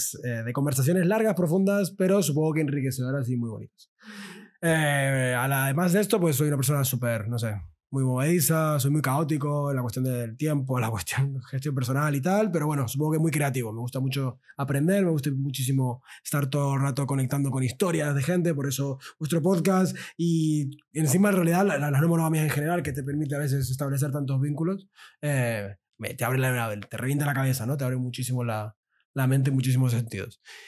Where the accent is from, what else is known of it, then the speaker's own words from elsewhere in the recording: Argentina; born there; moved away; Soy nacido en Argentina, migrante de toda mi vida de manera involuntaria.